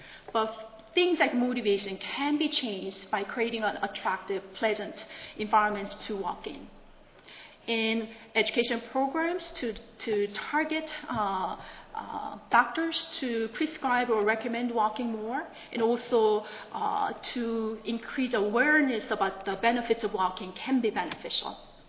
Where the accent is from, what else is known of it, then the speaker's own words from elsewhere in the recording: College Station, Texas, United States; This is my hometown, College Station. A very typical suburban residential community.